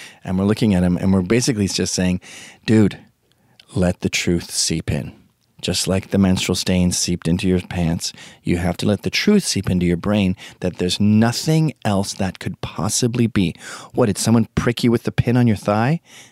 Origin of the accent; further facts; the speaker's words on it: Scotland, United Kingdom; He's Irish, I'm Scottish.